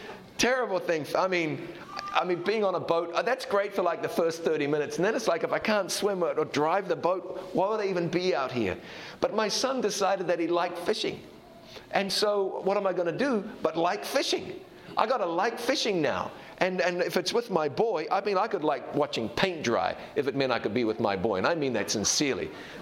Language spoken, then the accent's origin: English; North Carolina, United States; as we say in the South, and I'm from the South, you know, North Carolina.